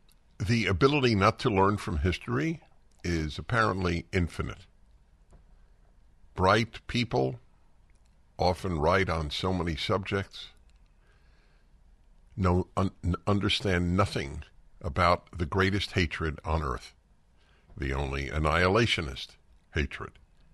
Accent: United States; The naivete of most American Jews. I'm an American Jew. I am deeply involved in Jewish life

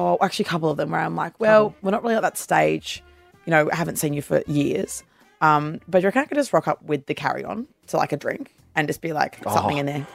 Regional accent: Queensland, Australia; How being in my hometown, like being in Brisbane, Gold Coast, Queensland, like being up there.

